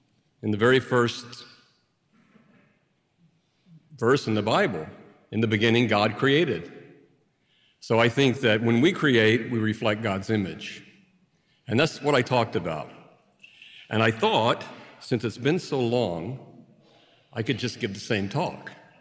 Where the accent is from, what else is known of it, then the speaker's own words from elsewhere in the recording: Tennessee, United States; But at the supper table, I grew up in Tennessee